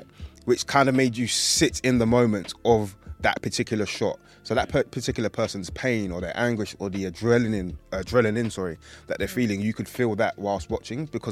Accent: Uganda; I'm from Uganda.

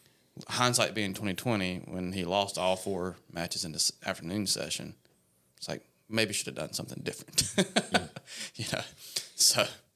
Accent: United States; That's I think as an American, that's why it was fun to watch, right?

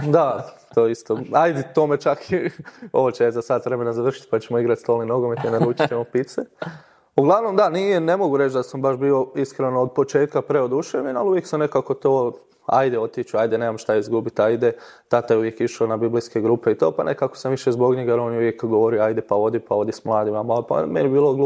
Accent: Gornja Greda, Zagreb County, Croatia; Župa Lupoglav, ovdje... Blaženog Augustina Kažotića Lupoglav, selo Gornja Greda pored Lupoglava. Okolica sad, Dugog Sela.

